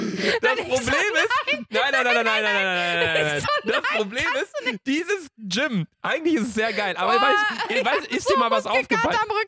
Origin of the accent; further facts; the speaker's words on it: Cologne, North Rhine-Westphalia, Germany; Woher kommst du? So, dann ich, hä, ja, also hier Köln und so und sie.